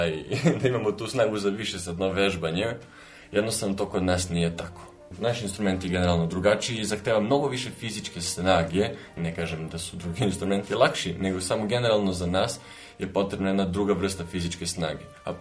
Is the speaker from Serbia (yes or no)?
yes; Niš, Southern and Eastern Serbia, Serbia; dolazim iz Niša i ja sam hornista. Trenutno završavam master studiju u Beogradu